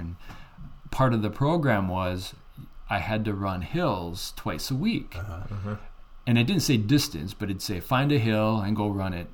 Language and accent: English; White Pine, Michigan, United States; I grew up in a small copper mining town of White Pine, Michigan. So it's 3 hours east of Duluth. right on the western end of Upper Michigan.